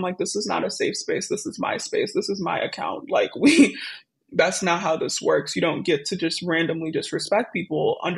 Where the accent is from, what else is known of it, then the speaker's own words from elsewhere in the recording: Brooklyn, New York, United States; I'm not going to lie. I'm from Brooklyn.